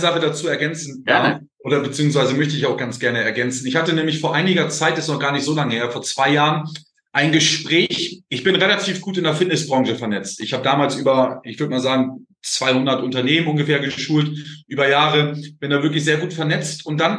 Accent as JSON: {"language": "German", "town": "Oldenburg", "region": "Lower Saxony", "country": "Germany", "said": "Weil ich komme aus Oldenburg, ja, und Oldenburg ist ja an der Nordseeküste."}